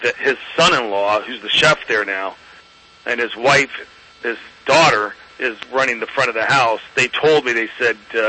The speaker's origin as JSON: {"language": "English", "country": "Germany", "tie": "born or raised there", "said": "And we lived in Germany in a little small farming village."}